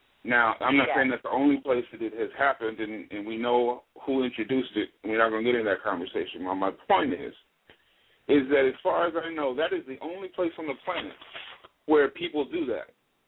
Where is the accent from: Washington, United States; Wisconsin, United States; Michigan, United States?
Michigan, United States; Detroit; When I was growing up in Detroit during the 60s, the Detroit riot was the worst of all of them.